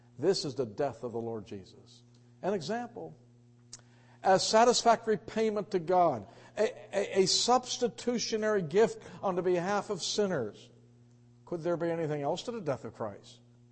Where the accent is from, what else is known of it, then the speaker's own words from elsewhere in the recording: Pittsburgh, Pennsylvania, United States; I grew up in Pittsburgh, that's all I'll say.